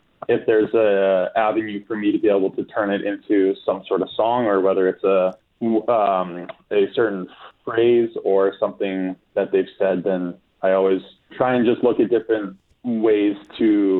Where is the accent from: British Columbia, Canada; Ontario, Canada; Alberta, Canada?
British Columbia, Canada; Vernon; also born or lived in Saskatchewan; Yeah, so I grew up in Okanagan Valley in Vernon.